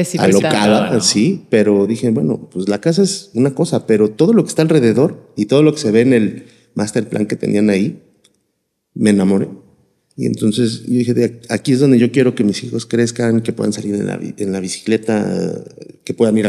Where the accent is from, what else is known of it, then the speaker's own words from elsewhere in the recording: Puebla, Mexico; Yo soy de la ciudad de Puebla.